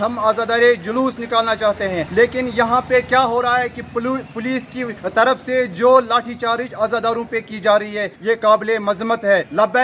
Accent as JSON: {"language": "Urdu", "country": "India", "said": "اگر ہم ہندوستان کے باشندے ہیں، اگر ہم یہاں کے رہنے والے ہیں، اگر ہم یہاں کے ناگرک ہیں،"}